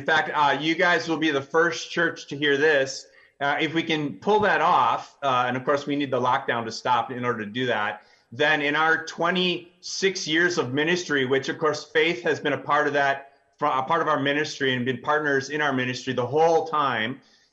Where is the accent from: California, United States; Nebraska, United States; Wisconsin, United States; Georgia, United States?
Wisconsin, United States; now in Turkey; It's exciting to be joining you guys from the Middle East, from Turkey. I'm from Wisconsin